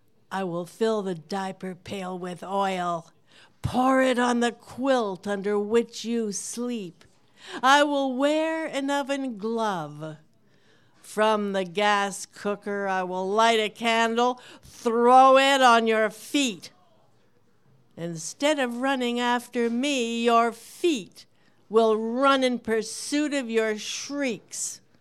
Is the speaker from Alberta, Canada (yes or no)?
no; Ontario, Canada; I'm Canadian too, and I grew up in Ontario.